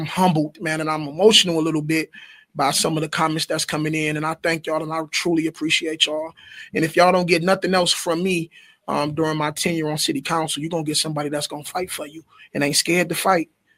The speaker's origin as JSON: {"language": "English", "town": "Muskegon Heights", "region": "Michigan", "country": "United States", "said": "I'm from Muskegon Heights. I live in Muskegon Heights. I want Muskegon Heights to win."}